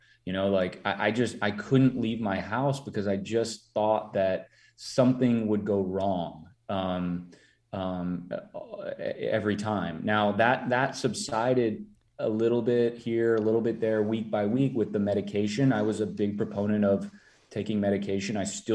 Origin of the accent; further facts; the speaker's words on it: Minnesota, United States; Like I'm from Minnesota. I'm Minnesota nice.